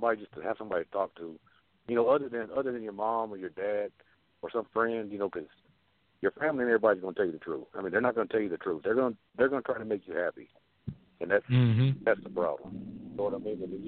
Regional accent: Houston, Texas, United States; you know, I was raised in Houston, so it was a little bit different than it is in a lot of places.

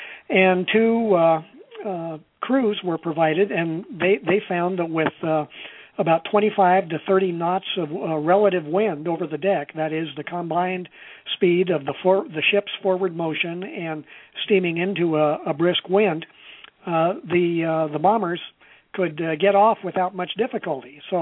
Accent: Pendleton, Oregon, United States; the 17th was based at my hometown, Pendleton, Oregon, in northeastern part of the state

